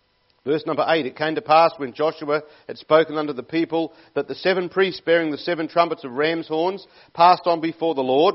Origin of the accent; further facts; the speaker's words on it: Sydney, New South Wales, Australia; I think much nicer than people from Sydney, and I come from Sydney.